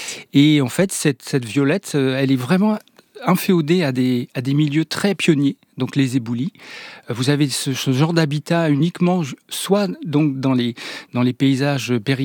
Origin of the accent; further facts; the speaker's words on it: Bordeaux, Nouvelle-Aquitaine, France; Moi, je viens de Bordeaux.